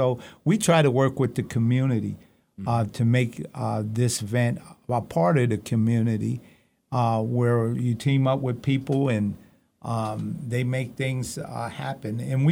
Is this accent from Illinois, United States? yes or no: no; Pennsylvania, United States; You know, I come from Schuylkill County. I know sometimes things could be rough and tough.